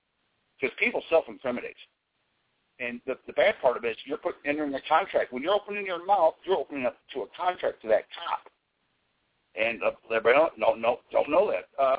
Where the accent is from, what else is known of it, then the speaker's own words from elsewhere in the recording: United States; I'm an American. I pledge allegiance to the people of the land.